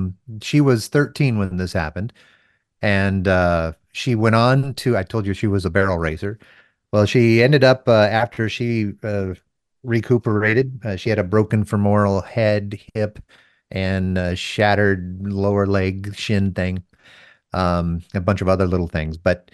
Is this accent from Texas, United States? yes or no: yes; Texas, United States; I'm from Texas originally, and I've always spoken highly of Texas.